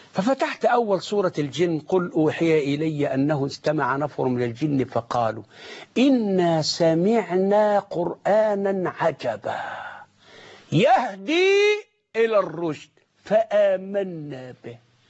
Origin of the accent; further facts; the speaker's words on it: Egypt; أنا عاوز أنبه وأحذر من الذنوب اللي ملأت بقاع الأرض عندنا في مصر